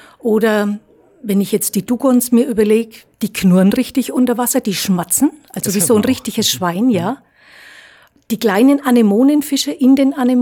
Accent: Goldkronach, Bavaria, Germany; ich komme aus Goldkronach, bin verheiratet

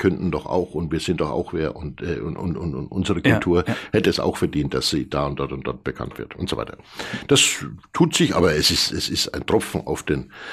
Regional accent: Bavaria, Germany; das ist der Punkt, den man als Franke aus verschiedensten Gründen, und nicht nur als Franke, auf keinen Fall so gehen lassen darf.

